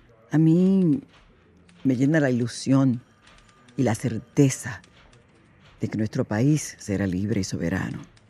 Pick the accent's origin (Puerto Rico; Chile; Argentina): Puerto Rico; Mientras lo hablemos, sabremos que somos puertorriqueños.